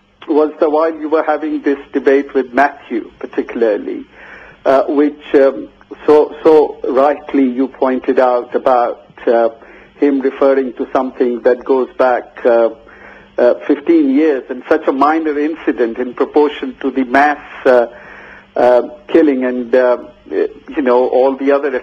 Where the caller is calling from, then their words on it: Reading, South East England, United Kingdom; I'm calling from Reading in Berkshire.